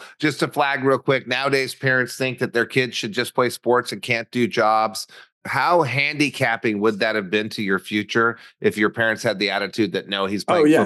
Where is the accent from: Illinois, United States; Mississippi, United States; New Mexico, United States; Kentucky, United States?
New Mexico, United States; Albuquerque; And I am from Albuquerque, New Mexico.